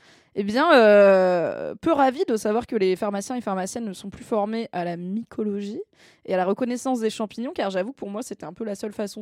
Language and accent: French; Grand Est, France; Après, je suis alsacienne, c'est normal.